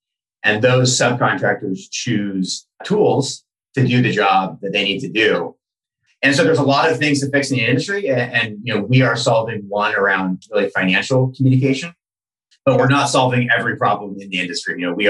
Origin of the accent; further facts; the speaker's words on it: Sacramento, California, United States; I'm from Sacramento originally.